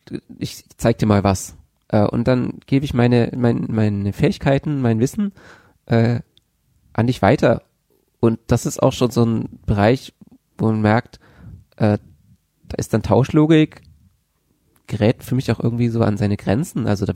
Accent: Bavaria, Germany; ich bin in Bayern aufgewachsen.

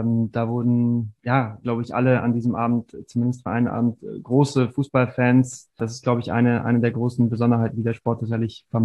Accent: Stuttgart, Baden-Württemberg, Germany; Ich bin in Stuttgart geboren und aufgewachsen

